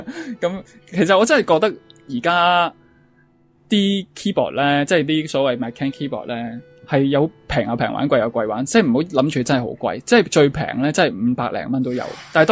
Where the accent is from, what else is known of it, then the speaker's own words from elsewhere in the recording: Hong Kong; 即系我哋香港人啊，出去黄金可能有得试嘅。